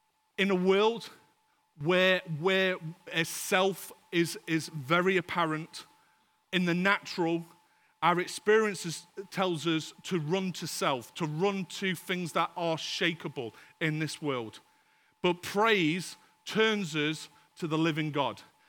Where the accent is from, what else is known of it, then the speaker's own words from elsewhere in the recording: United Kingdom; Sometimes, as the British people, we love to grin and bear it and push through and try hard and just put on that brave smile.